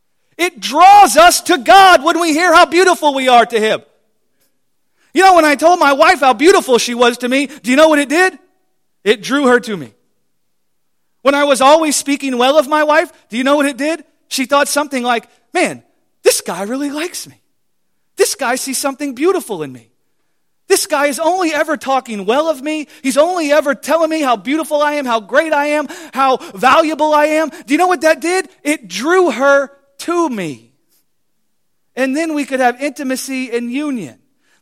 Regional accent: Colorado, United States; I mean, we come from Colorado and she come from California and, you know, we got it all there.

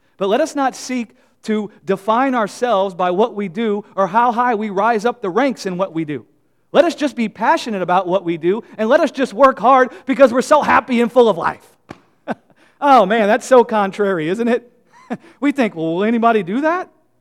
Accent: United States; Listen, guys, I'm American, and I love America.

